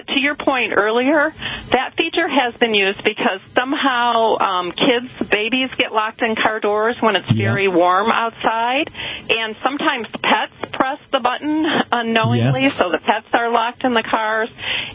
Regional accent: Detroit, Michigan, United States; I'm from Michigan, right, in Detroit, and people definitely use that app.

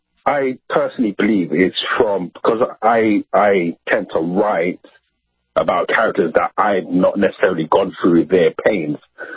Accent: London, United Kingdom; I was brought up in Northwest London, so I know a lot of the corner roads, things like that.

